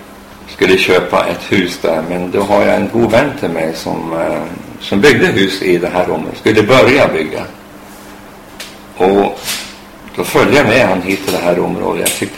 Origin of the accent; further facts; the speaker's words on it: Norway; also born or lived in Sweden / Tanzania / Mozambique; now in Thailand; Jag är norrman.